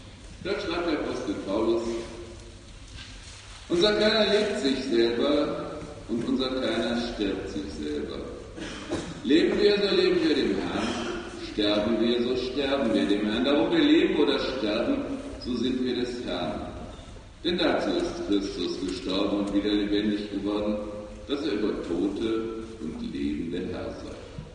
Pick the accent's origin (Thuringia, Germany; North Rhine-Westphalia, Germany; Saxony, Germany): North Rhine-Westphalia, Germany; In Ostwestfalen, wo ich herkomme, ursprünglich, da war früher ein Zentrum der Zigarrenherstellung.